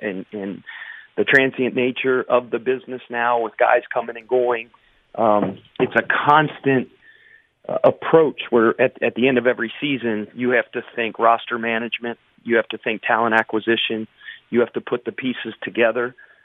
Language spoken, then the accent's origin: English; Cincinnati, Ohio, United States; but I'm from Cincinnati, right? The 513.